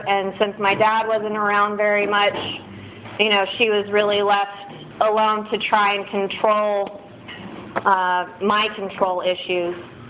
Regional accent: Santa Maria, California, United States; born there; I was born here in Santa Maria in 1987. I'm turning 28 this year.

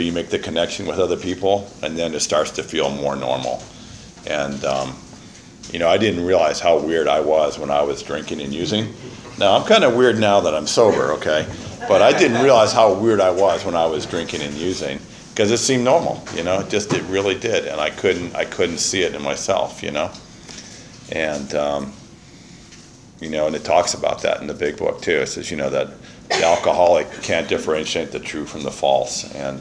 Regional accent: San Francisco, California, United States; born there; So, but my story is, I was born in San Francisco. I was adopted, born in General Hospital, and always felt different right from the beginning

